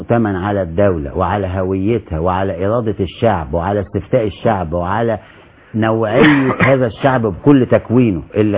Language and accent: Arabic; Egypt; انا راجل مصري عربي مسلم، دي هويتي المعروفه